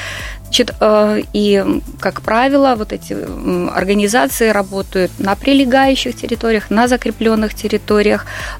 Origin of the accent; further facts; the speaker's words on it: Belarus; мы, как настоящие белорусы, естественно, тоже вопросы благоустройства, наведения порядка, они у нас уже в крови